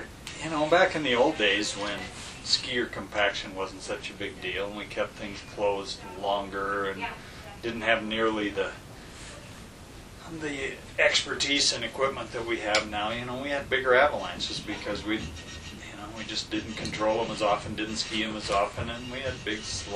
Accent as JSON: {"language": "English", "town": "Conrad", "region": "Montana", "country": "United States", "tie": "born or raised there", "said": "Conrad, Montana had two home ski mountains."}